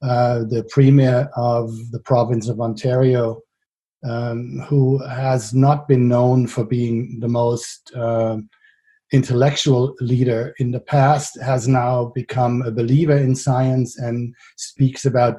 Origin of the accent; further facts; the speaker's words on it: Frankfurt, Hesse, Germany; in my hometown of Frankfurt